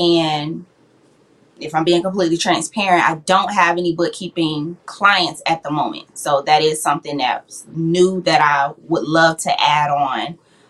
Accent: Orlando, Florida, United States; I am from Orlando, Florida, born and raised here.

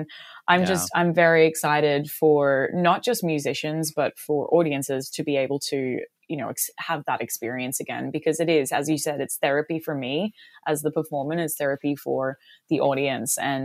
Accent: Chicago, Illinois, United States; born there; So I was born in Chicago.

